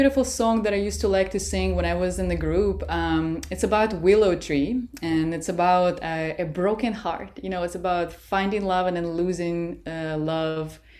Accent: Russia; now in United States; Yeah, so I was born and raised in Russia. I spent a majority of my life in Russia until I moved to the States. And I think maybe closer to half of my life I spent here in the United States of America.

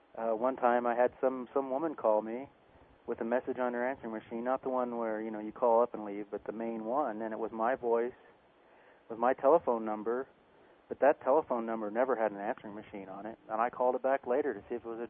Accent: Midwest, United States; born there; now in Roswell, United States; No, I was born in the Midwest. I moved here almost exactly 3 years ago.

